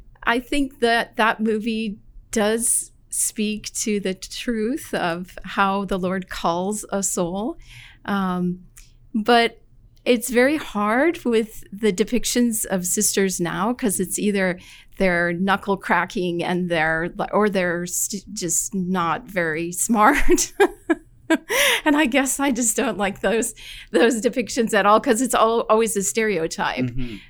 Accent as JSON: {"language": "English", "town": "Boulder", "region": "Colorado", "country": "United States", "tie": "born or raised there", "said": "I'm from Boulder, Colorado. So I grew up really skiing and biking and hiking and doing lots of stuff."}